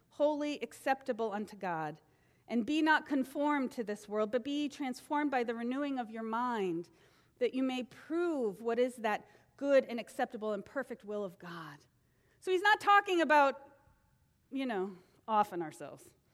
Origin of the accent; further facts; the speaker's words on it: New England, United States; We're Americans. That's what we're, and I'm from New England